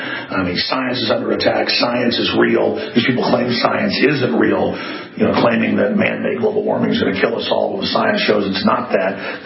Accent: Texas, United States; We're Americans. I'm a Texan. I'm not backing down.

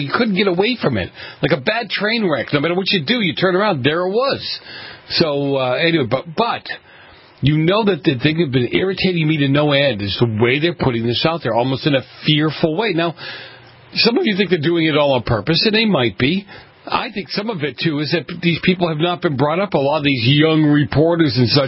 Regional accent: New England, United States; and I grew up in New England. I grew up in an old East Coast city, so very much like, you know, downtown New York.

